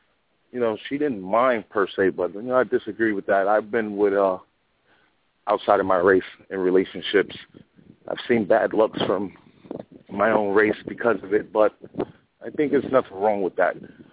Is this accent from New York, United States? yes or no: yes; Brooklyn, New York, United States; I'm calling from Manhattan right now. I'm in Chinatown, but I'm from Brooklyn.